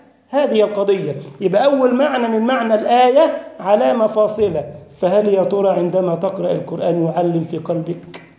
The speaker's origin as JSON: {"language": "Arabic", "country": "Egypt", "said": "أعرف أخ لي طبيب ورئيس قسم جراحة في مستشفى جامعي عندنا في مصر"}